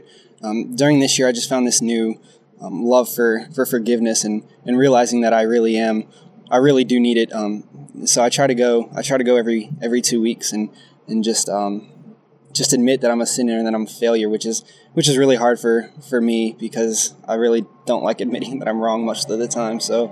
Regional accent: Houston, Texas, United States; now in Australia; I'm from Texas, from Houston.

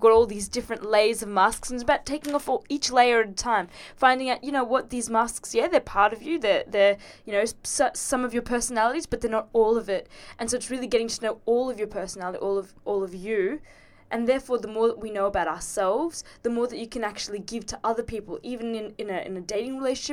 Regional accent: Australia; I was born in Australia, so I'm Australian, true blue. But my mum is Sri Lankan. My dad is Burmese. So I've got a curry mum and an Asian dad, basically.

